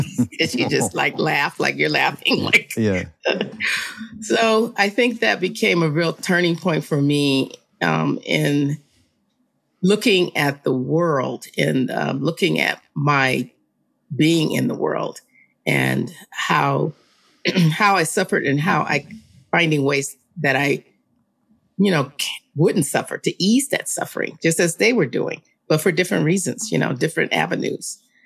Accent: Los Angeles, California, United States; So I was raised in Los Angeles, and I'm the middle daughter of three girls.

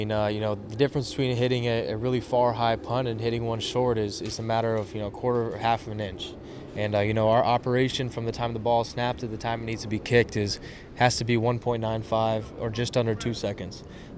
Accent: Orlando, Florida, United States; And I just couldn't leave Florida. Yeah, I'm a homebody. I'm from Orlando, like you said.

